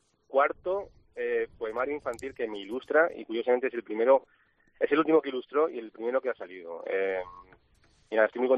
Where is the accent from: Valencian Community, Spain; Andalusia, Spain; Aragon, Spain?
Valencian Community, Spain; now in San Pedro del Pinatar, Spain; yo soy de ASE, Alicante, pero llevo trabajando como profesor de inglés, ya funcionario aquí en la región de Murcia ya muchos años. Ahora estoy en San Pedro del Pinatar